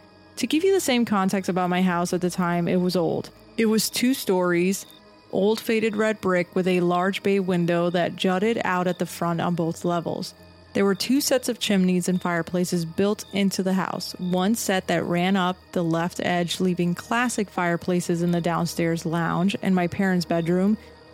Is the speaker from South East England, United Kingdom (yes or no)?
yes; South East England, United Kingdom; As a kid, I grew up in this old schoolhouse towards the end of this quiet street. Now, growing up on the Isle of Wight, there is some sort of nature and history everywhere, and this was true for where we lived at the time.